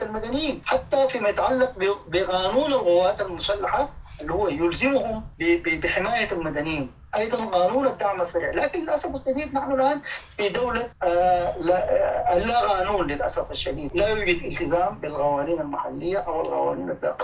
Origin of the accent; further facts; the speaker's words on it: Sudan; نحن كقانونيين سودانيين